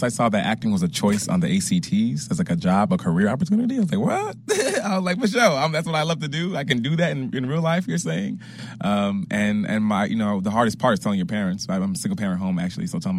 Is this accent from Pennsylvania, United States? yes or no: no; Chicago, Illinois, United States; also born or lived in Skokie; Yeah, I'm from Chicago, born and raised. I grew up in Rogers Park, and then I moved to Skokie for high school.